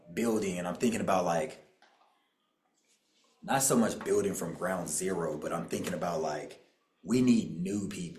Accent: Tucson, Arizona, United States; I'm from Tucson, Arizona.

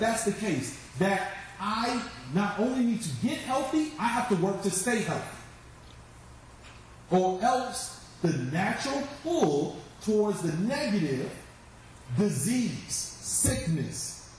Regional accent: Chicago, Illinois, United States; Growing up in Chicago, it was a tough neighborhood.

